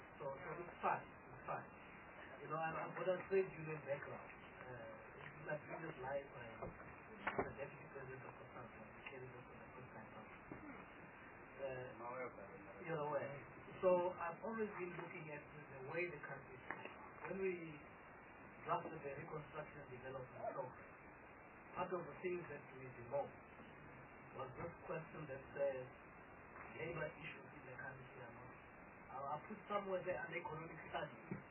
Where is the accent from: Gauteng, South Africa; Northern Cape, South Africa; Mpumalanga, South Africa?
Northern Cape, South Africa; So I come from the Northern Cape